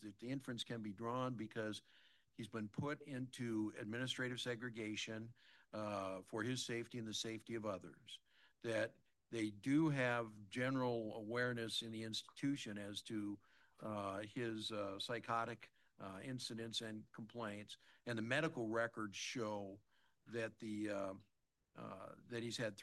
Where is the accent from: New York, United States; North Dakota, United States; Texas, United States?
North Dakota, United States; Rugby; in my hometown of Rugby, North Dakota, you know, everybody knows who's in the jail